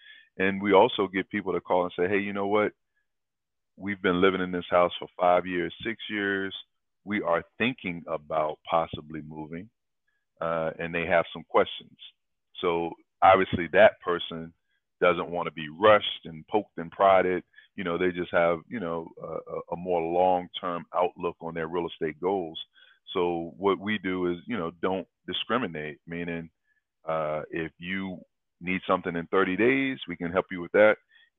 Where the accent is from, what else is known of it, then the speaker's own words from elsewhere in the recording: Lynchburg, Virginia, United States; now in Waldorf, United States; I was born and raised in Lynchburg, Virginia, which is a little bit south from here.